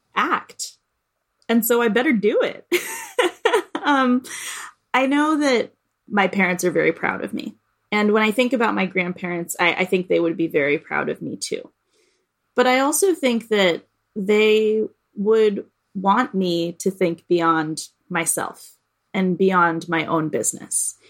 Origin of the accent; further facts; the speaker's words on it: Boston, Massachusetts, United States; being here in Boston, in my hometown, it feels especially important for me to be engaged with folks who don't have access to the things that I had access to. I want the future of Boston to look really different from the Boston that I grew up in.